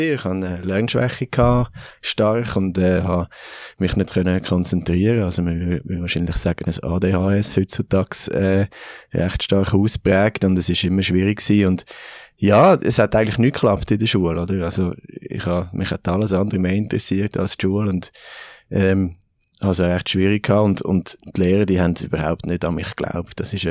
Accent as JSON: {"language": "German", "region": "Zurich", "country": "Switzerland", "tie": "born or raised there", "also_born_or_lived": "Bern", "said": "eigentlich die grosse Änderung ist gewesen, wo wir dann ins Zürich-Biet sind gezügelt. Mein Vater hat den Arbeitgeber gewechselt und so sind wir eigentlich in Richterswil dann, sind wir aufgewachsen, ich und mein Bruder, mit der Familie."}